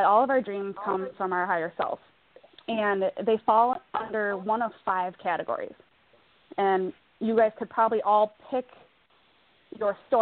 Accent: Minnesota, United States; actually, and I'm from Minnesota.

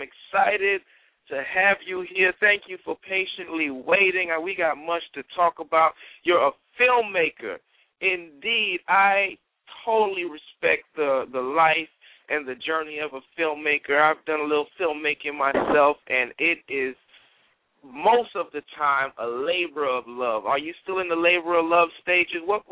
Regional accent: Tampa, Florida, United States; he is residing in my hometown, which is Tampa, Florida. Yes, indeed, Tampa, Florida.

